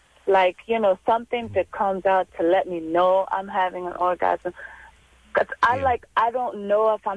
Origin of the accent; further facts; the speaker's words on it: Louisiana, United States; I'm from Louisiana.